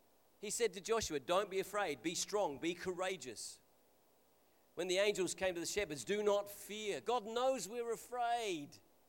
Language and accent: English; England, United Kingdom; I think it's cyclical because I'm English and not American